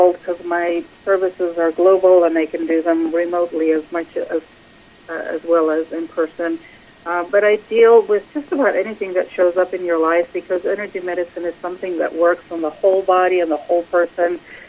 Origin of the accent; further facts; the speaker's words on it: Greece; moved away; I'm originally born and raised in Greece, come from the Mediterranean culture, so I have been here in this country for about, well, probably over 35 years now